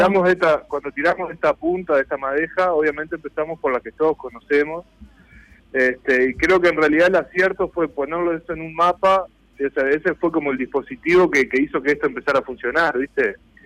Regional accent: Canelones, Uruguay; hay que decir que tanto Gabriel como yo somos de Canelones. Nos criamos en Canelones

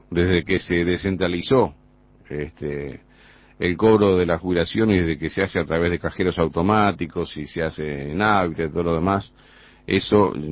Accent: Uruguay; born there; los que nacimos en Uruguay

